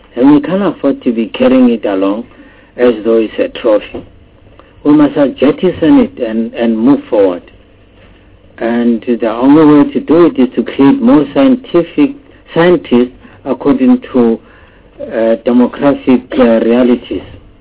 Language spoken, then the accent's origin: English; South Africa; We don't have to be apologetic to anybody that we are South Africans.